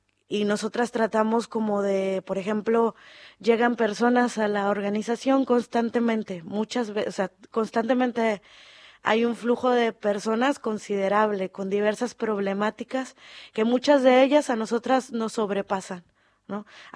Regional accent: Monterrey, Nuevo León, Mexico; now in Argentina; Sí, soy mexicana, del norte de México. Estoy acá desde el 2014.

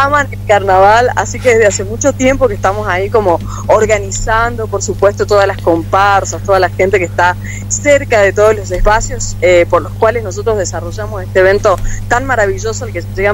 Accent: Humahuaca, Jujuy, Argentina; para mí, que soy indígena de Humahuaca, es una honra muy grande haber podido participar de este evento maravilloso

